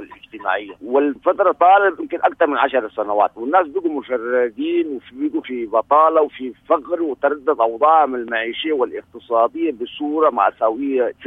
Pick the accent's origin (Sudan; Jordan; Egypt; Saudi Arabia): Sudan; ونحن في منطقتنا ونحن كسودانيين في مواطنين من المنطقة